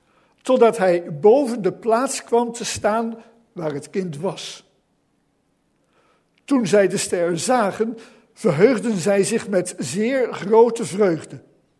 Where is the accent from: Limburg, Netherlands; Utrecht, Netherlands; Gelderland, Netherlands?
Utrecht, Netherlands; Veenendaal; ik kom uit Veenendaal, dus dan past het wel om